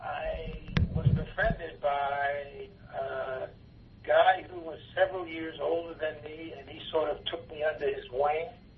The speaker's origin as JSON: {"language": "English", "town": "New Rochelle", "region": "New York", "country": "United States", "tie": "born or raised there", "said": "It was great. I can't really recall any negative aspects of growing up in New Rochelle."}